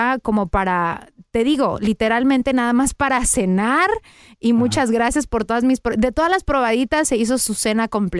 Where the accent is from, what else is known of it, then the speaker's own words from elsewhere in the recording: Los Angeles, California, United States; Somos dos locutores de Los Ángeles